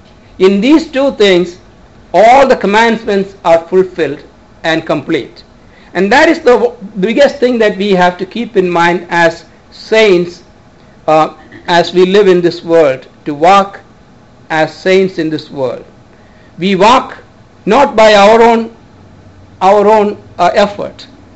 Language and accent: English; India; Many times, especially the ones that we grew up in India